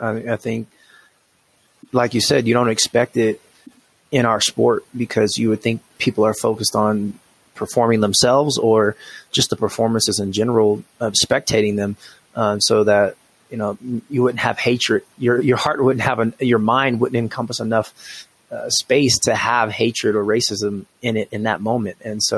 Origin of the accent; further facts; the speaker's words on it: Washington, United States; now in Colorado Springs, United States; I came from Washington State, which is a very liberal place, very blue state.